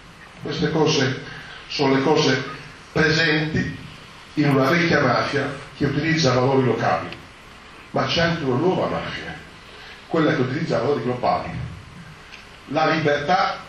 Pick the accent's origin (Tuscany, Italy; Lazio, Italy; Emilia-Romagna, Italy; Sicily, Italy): Sicily, Italy; siciliani siamo fortunatissimi, perché abbiamo la vecchia e la nuova. Abbiamo la vecchia perché siamo siciliani, abbiamo la nuova perché siamo globali.